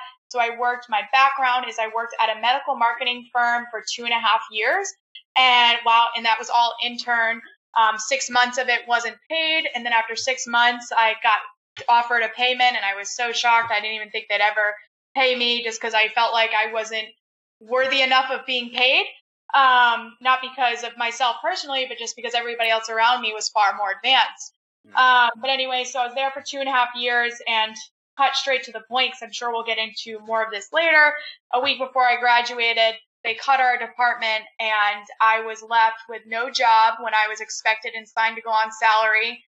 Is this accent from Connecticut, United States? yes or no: yes; Middletown, Connecticut, United States; now in Tampa, United States; I am 23 years old. I currently live in Tampa. I grew up in Middletown, Connecticut. Big difference there.